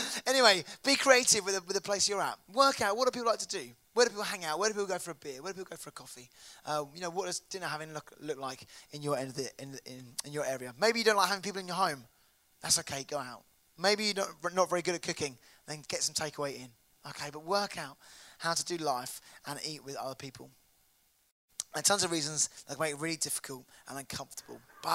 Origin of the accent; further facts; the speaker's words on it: South East England, United Kingdom; now in Brighton, United Kingdom; I guess I was brought up in Buckinghamshire, and when we do eat with together, it's kind of dinner parties.